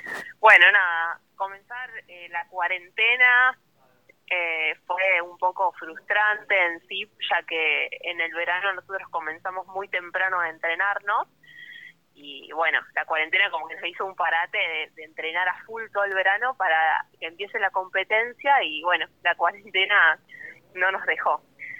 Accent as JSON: {"language": "Spanish", "town": "Sastre", "region": "Santa Fe", "country": "Argentina", "said": "yo soy de un pueblo de Santa Fe llamado Sastre, Sastre y Ortiz"}